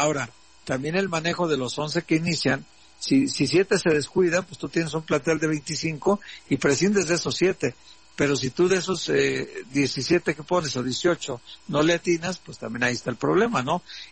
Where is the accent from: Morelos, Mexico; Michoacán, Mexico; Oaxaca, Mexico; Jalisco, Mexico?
Jalisco, Mexico; Guadalajara; now in Mexico City, Mexico; Yo me vine de Guadalajara hace 17 años a la Ciudad de México